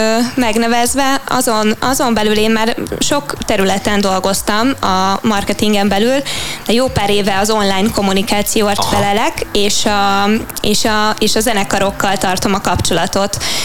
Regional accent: Eger, Heves, Hungary; moved away as an adult; now in Budapest, Hungary; Én egy egri lány vagyok, Egerből jöttem 10 éve Budapestre.

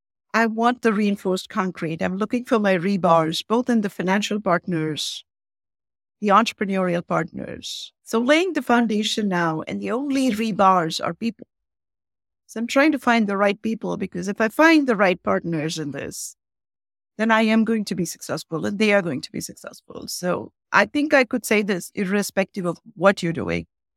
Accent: India; now in United States; because, you know, I grew up in India. I live in this country. You can say I'm a global citizen or you can say I'm homeless, right?

